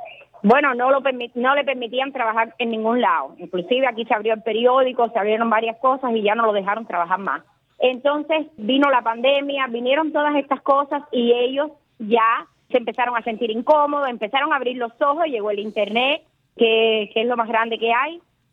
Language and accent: Spanish; Cuba; somos cubanos de a pie